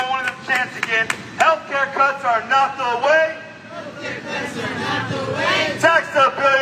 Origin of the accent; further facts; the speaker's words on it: Texas, United States; I grew up in West Texas. Very, very poor community before the oil boom.